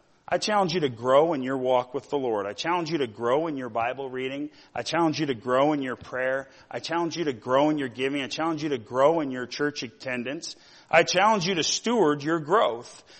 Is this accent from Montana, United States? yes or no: yes; Missoula, Montana, United States; You know how many old guys that I grew up around Missoula